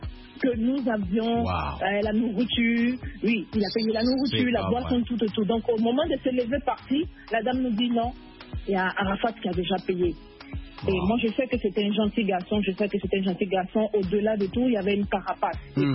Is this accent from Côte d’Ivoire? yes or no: yes; Côte d’Ivoire; c'est un exemple, comme on dit chez nous en Côte d'Ivoire, c'est un exemple de la galère